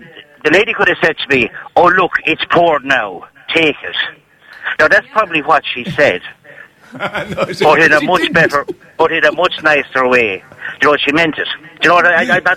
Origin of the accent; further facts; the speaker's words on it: Thurles, Tipperary, Ireland; I'm from Thurles, County Chip.